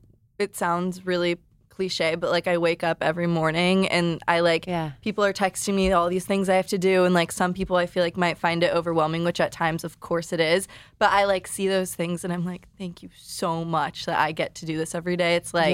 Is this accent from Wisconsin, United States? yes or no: no; San Diego, California, United States; SD Slimes, because I'm from San Diego.